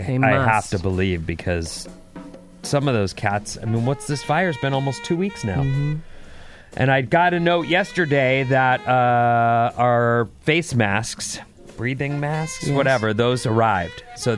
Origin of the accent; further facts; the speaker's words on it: San Diego, California, United States; So Scotty was a construction dude down when we were growing up in San Diego.